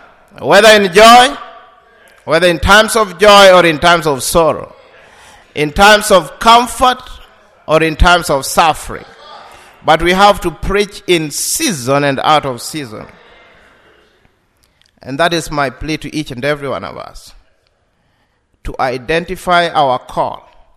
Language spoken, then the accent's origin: English; Kenya; I'm a Kenyan. So most of these experiences were not strange to me.